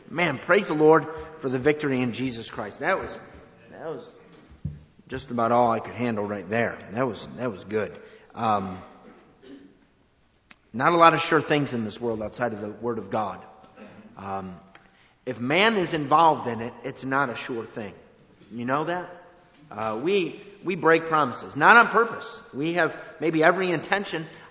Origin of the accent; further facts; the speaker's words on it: Rochester, New York, United States; Well, I grew up on the east side of town, but I got married, moved on the west side of town, and pretty much lived in the greater Rochester area all my life.